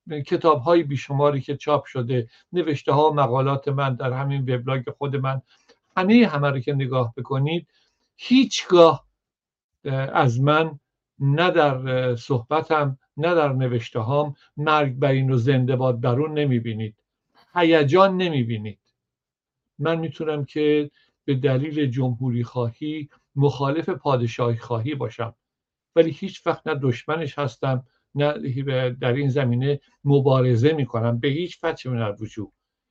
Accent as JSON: {"language": "Persian", "town": "Kashan", "region": "Isfahan", "country": "Iran", "said": "من به همون دلیل ترسو هستم که از کاشان میام."}